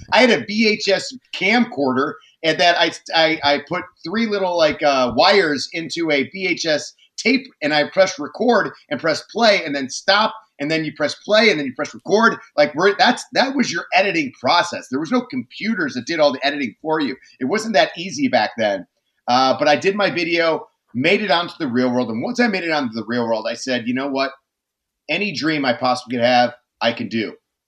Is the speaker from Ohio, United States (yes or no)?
yes; Cleveland, Ohio, United States; when I was growing up in Cleveland, the ideal like life for you is that after high school, you go to college. After college, you go back to Cleveland, you get a job